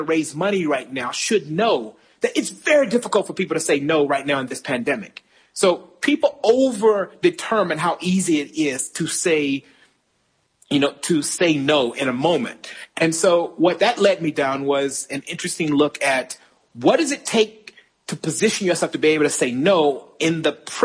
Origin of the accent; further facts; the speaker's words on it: United States; as an American